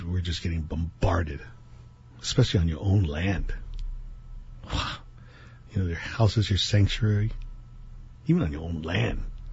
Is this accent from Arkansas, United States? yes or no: no; Hawaii, United States; Because I am Hawaiian, like the rest of Hawaiians. You're going to attack me on my land.